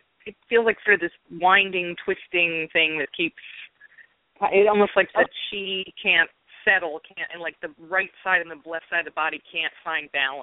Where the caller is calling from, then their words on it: New York, United States; I'm calling from New York.